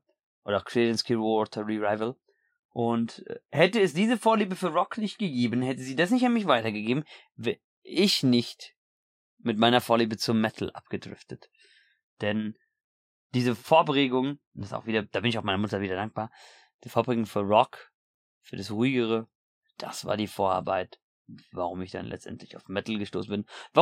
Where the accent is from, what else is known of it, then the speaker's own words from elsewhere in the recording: Frankfurt, Hesse, Germany; wobei ich als Frankfurter sagen muss, halte den Ball flach